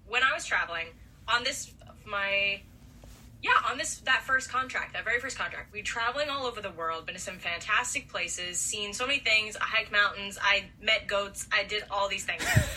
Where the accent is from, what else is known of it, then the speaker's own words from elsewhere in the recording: the South, United States; The problem is I was born and raised in the South, so I cannot do it.